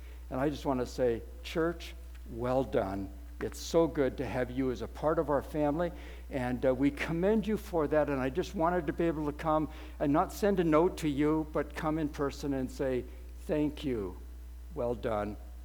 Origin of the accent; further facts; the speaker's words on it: Edmonton, Alberta, Canada; born there; we come in from Alberta, and I am an Edmontonian by birth, so I'm an Albertan sort of there.